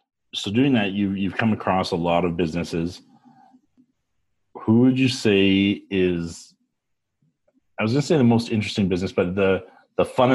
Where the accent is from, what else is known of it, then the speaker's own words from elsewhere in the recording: Edmonton, Alberta, Canada; now in Calgary, Canada; I'm from the bad one, from Edmonton. But you know what? I have the most of my life I've been in Calgary.